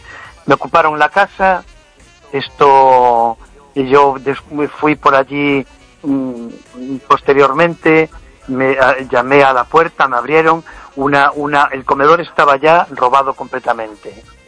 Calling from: Vigo, Galicia, Spain

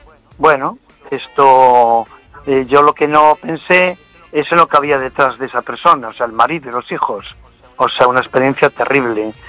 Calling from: Vigo, Galicia, Spain

